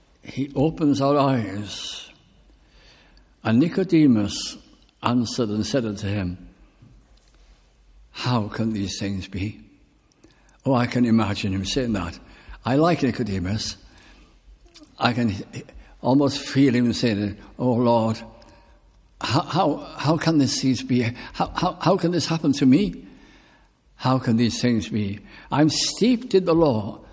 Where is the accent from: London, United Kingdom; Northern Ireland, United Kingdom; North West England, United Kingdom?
North West England, United Kingdom; when I was back in my hometown in Lancashire, and in the Welsh chapel there